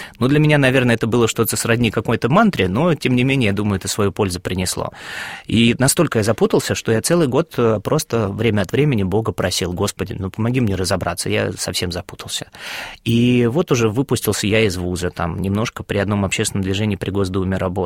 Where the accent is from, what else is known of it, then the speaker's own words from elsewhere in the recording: Moscow, Russia; born there; Родился я в Москве в 88 году, мне уже 37 лет, и в 4 года друзья моих родителей надоумили покрестить меня и брата.